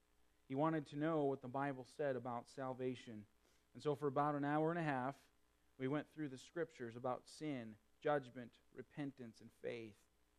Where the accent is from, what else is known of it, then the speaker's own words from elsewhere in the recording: Missouri, United States; Now, I'm from Missouri, and I have a wait-and-see attitude from the show-me state.